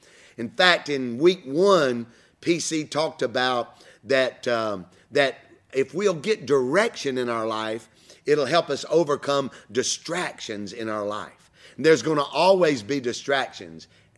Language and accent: English; Alabama, United States; Greetings, IC Medan, from my home state here in the USA, Alabama.